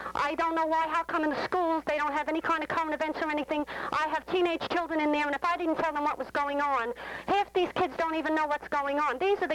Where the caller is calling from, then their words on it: Lindenhurst, New York, United States; Yes, I'm calling from Lindenhurst.